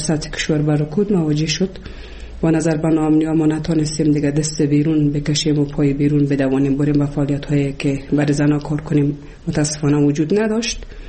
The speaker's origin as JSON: {"language": "Persian", "region": "Kabul", "country": "Afghanistan", "tie": "born or raised there", "also_born_or_lived": "Bamiyan", "said": "از ولسوالی شیبر ولایت بامیان هستم. در سال 1356 در یک خانواده روشن فکر ما در ولایت کابل به دنیا آمدم و تحصیلات خود ما در کابل و پایان رسادم تا صنف 12"}